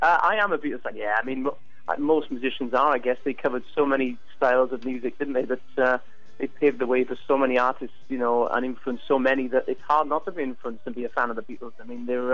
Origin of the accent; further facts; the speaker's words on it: Wales, United Kingdom; But I'm definitely Welsh, I think.